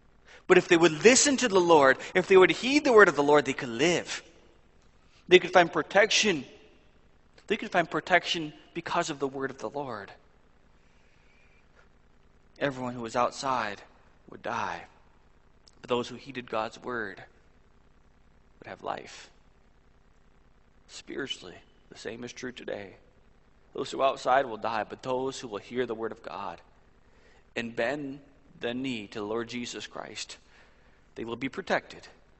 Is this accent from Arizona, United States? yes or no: no; Highland, Indiana, United States; When I was a kid, growing up in Highland, Indiana, we had a bad hailstorm one late spring day.